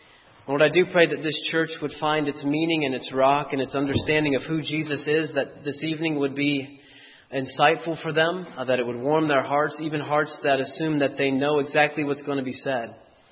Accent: Dorchester, Massachusetts, United States; I'm from Dorchester, as was mentioned.

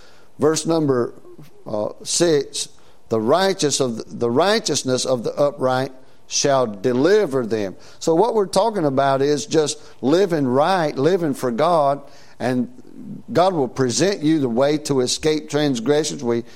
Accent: United States; as an American living in this day and time

